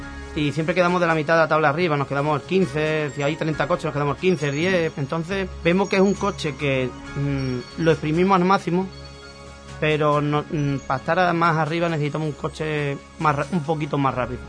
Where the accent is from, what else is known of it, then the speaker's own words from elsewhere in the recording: Lepe, Andalusia, Spain; yo soy del Lepe